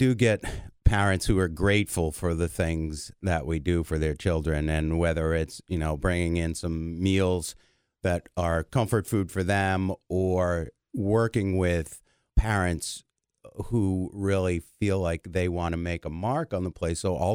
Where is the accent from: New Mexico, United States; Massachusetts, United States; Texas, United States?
Massachusetts, United States; Milford; grandparents owned a restaurant in my hometown, and my mom lived up above it in Milford, Mass.